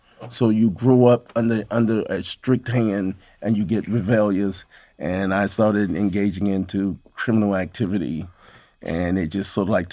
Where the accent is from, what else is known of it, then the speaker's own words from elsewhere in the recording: Chicago, Illinois, United States; I was exposed to Chicago's Gold Coast, which was another whole world from where I grew up on the South Side.